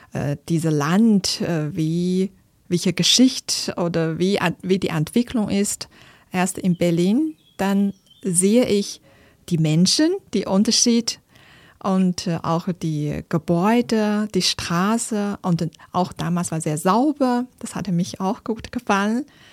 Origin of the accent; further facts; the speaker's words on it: Inner Mongolia, China; German is a second language; Aus Innere Mongolei. Das ist nördlicher von China, so Grenze zu Mongolei.